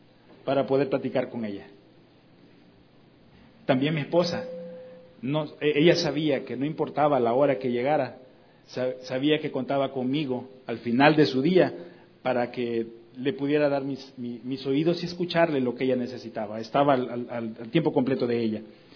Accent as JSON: {"language": "Spanish", "country": "El Salvador", "lives_now": "Mexico", "said": "los hermanos identificaban por mi acento que no era mexicano. Les daba curiosidad y me decían, tú no eres de aquí. Yo entonces les explicaba que soy salvadoreño y les platicaba la razón de estar en México."}